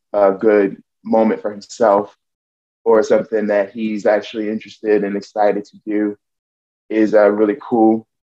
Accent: Richmond, Virginia, United States; So I grew up, I'm from Richmond originally, but my family is sort of rooted in Emporia, Virginia, which is more further south, so more country.

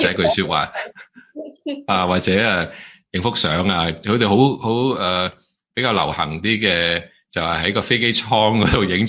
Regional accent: Hong Kong; 因为我系土生土长嘅香港人啦，亦都有唔同嘅国际经验啦。

